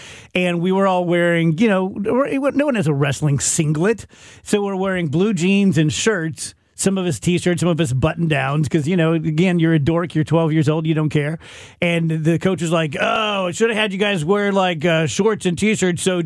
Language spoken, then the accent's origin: English; South Roxana, Illinois, United States; And I'm from South Roxana.